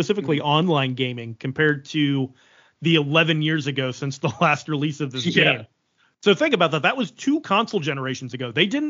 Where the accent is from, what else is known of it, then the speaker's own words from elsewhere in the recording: the South, United States; And also, I just think, like, especially us growing up in the South, it's so regional.